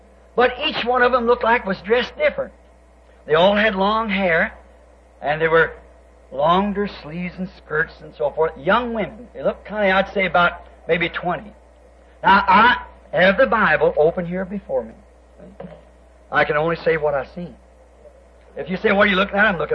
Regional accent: United States; Now, I am an American.

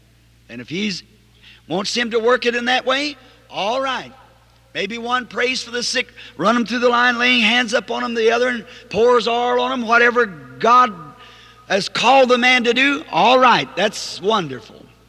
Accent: the South, United States; I was raised on one. It's just a quilt with a door. We're at school. I'm a Southerner.

